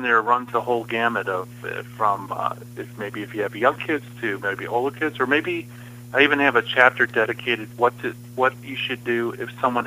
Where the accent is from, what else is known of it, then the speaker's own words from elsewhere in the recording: Detroit, Michigan, United States; I come from Detroit, so we talk about like back-end engineering.